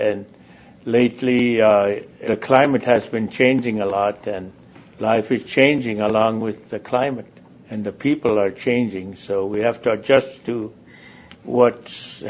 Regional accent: Chivac, Alaska, United States; now in Bethel, United States; I'm originally from Chivac, which is a small village community near the coast, 146 miles from here. But I've been in Bethel since 1972.

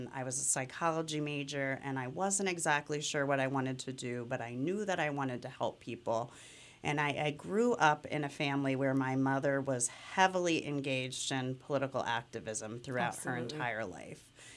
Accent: Bethlehem, Pennsylvania, United States; I am proud to have been born and raised in Bethlehem.

